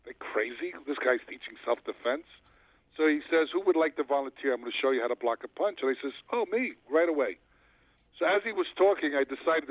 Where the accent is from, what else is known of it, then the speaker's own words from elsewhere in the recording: New York City, New York, United States; Well, I grew up in New York City, and I was in gangs when I was a kid.